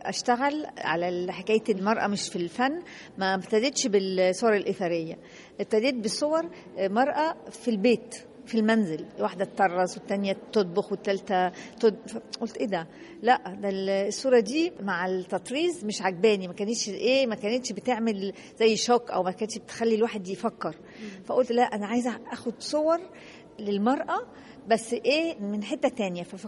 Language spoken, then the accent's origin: Arabic; Nice, Provence-Alpes-Côte d'Azur, France; أنا تربيت في فرنسا وكنت في نيس، كنت جاية مع ماما وبابا في سنة 1974 ودخلت كلية الفنون الجميلة فيلا أخسون.